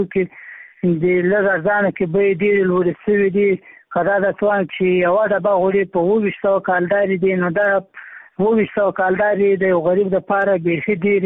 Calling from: Maiwand, Kandahar, Afghanistan; همدا لحظه د میوند ولسوالۍ څخه درسره په اړیکه کې یم

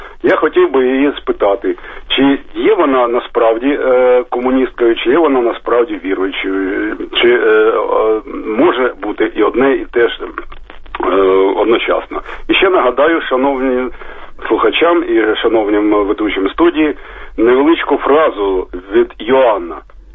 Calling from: Kharkiv, Kharkiv Oblast, Ukraine; я з Харкова.

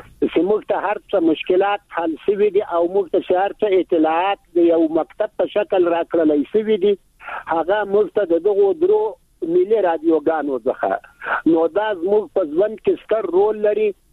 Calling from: Ghazni, Afghanistan; د غزنی د ولایت د ناوی د ولسوالینا

